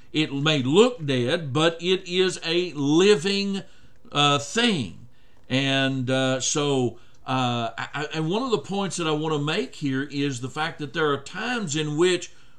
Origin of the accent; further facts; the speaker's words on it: San Angelo, Texas, United States; Now, I come from San Angelo, Texas, spent 6 years down there, a desert area practically.